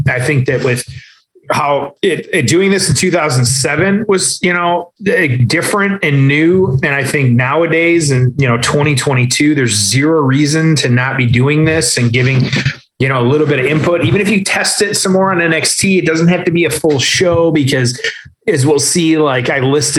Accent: Detroit, Michigan, United States; The Undertaker winning the title from Batista at WrestleMania in Ford Field, my hometown of Detroit.

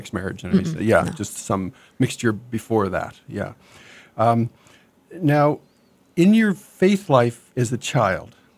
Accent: Canada; now in United States; I'm from Canada too

